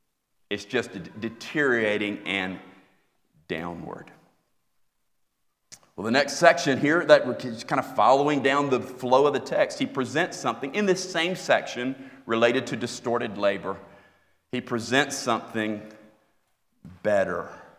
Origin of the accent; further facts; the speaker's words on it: Florida, United States; now in Iowa, United States; I grew up in Florida. I'd never endured that kind of bitter cold.